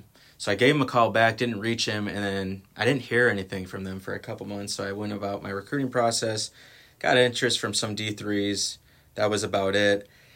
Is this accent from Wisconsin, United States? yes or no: yes; Racine, Wisconsin, United States; also born or lived in Burlington; I did say I was from Racine, Wisconsin, so my family moved out to Burlington my freshman year.